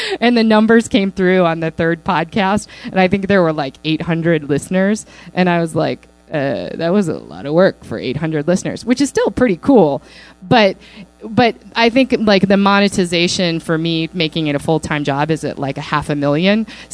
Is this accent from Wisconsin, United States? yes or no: yes; Wisconsin, United States; also born or lived in Chicago / San Francisco; And I'm from Wisconsin. I moved to Chicago and I was in the corporate world.